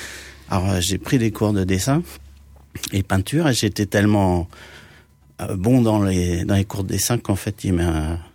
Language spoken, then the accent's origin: French; Normandy, France; born there; Je suis né en Normandie en 1956.